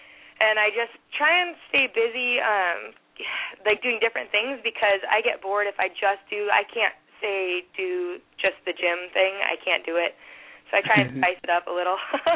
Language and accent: English; California, United States; I'm from California, so we have nice weather here.